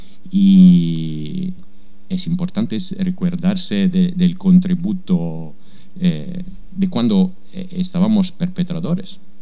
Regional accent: Italy; Spanish is a second language; tengo una responsabilidad como italiano de decir que porque la memoria es un arma, se usa también para influenciar.

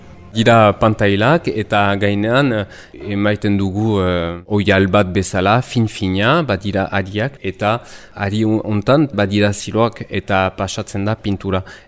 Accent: Mauléon, Nouvelle-Aquitaine, France; Ni Maulekoa naiz ere, Xibotara naiz

